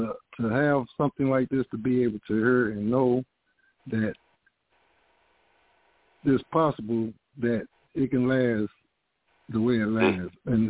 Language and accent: English; St. Louis, Missouri, United States; I'm from St. Louis, Missouri.